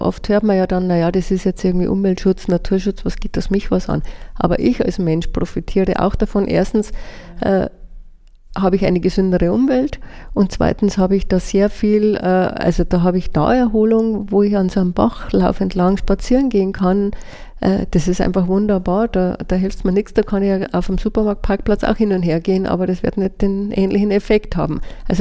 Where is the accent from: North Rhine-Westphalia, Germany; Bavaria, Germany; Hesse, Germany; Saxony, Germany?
Bavaria, Germany; aber auch bei uns in Niederbayern, der Vergangenheit angehören.